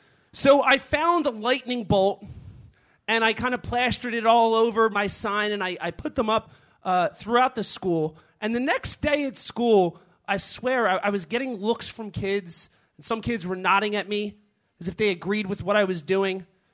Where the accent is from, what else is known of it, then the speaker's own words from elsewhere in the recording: Philadelphia, Pennsylvania, United States; So I'm white, and I grew up in Northeast Philly, which is also pretty white. And I went to Father Judge High School in Northeast Philly, which is also very white.